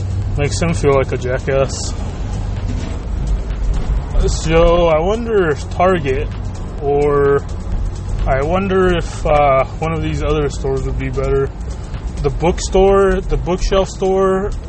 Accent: Salt Lake City, Utah, United States; that's the legacy I want to leave, you know, in my hometown. And Michael Jordan inspires me to do that here in Salt Lake City

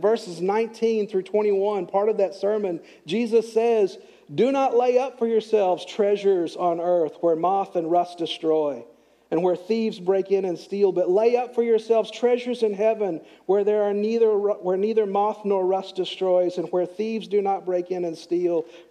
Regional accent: Greenville, Texas, United States; Growing up in Greenville, Texas, I had a lot of occasions on the farm where I live to look at ants.

